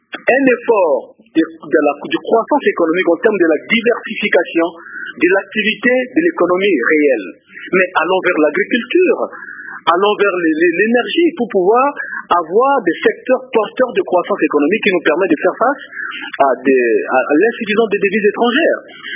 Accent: DR Congo; En tant que Congolais

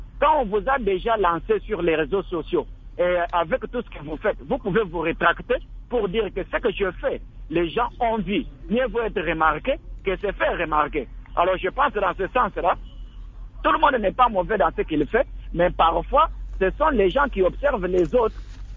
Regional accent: DR Congo; ici, chez nous, en RDC

